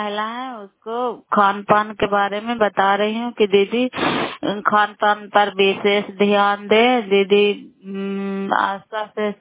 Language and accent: Hindi; Bairiganj, Bihar, India; नालंदा जिला कराय ब्लॉक मकरौता पंचायत ग्राम बैरीगंज की निवासी हूँ।